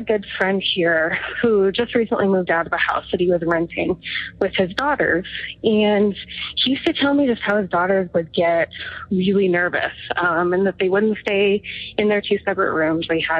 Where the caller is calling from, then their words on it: Montana, United States; I'm calling from Montana. I called back a few weeks ago, and my story was I had moved back from Florida